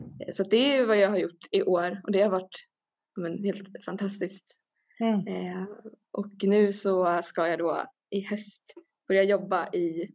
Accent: Järfälla, Stockholm County, Sweden; Jag är uppväxt i Järfälla. Som är det är Stockholms län, men det är inte Stockholms kommun. Det är en egen kommun. Och... uppväxt i en missionsförsamlingen i kommunen, Jakobsbergskyrkan.

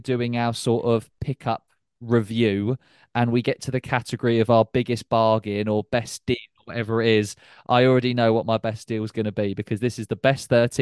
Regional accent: South East England, United Kingdom; now in London, United Kingdom; Me now declaring myself as a Londoner after moving from Hampshire to London, like I love this city, I absolutely love London.

